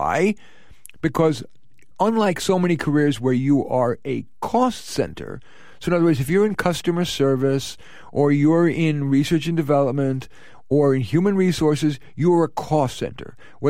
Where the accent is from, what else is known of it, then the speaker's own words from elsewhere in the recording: New York, United States; And I noticed her New York accent. And of course, I'm from New York.